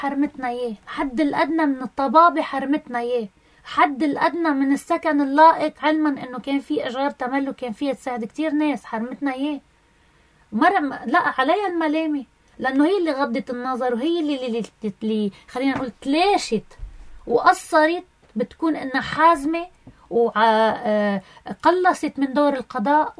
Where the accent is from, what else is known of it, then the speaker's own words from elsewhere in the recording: Lebanon; انا كمواطن لبناني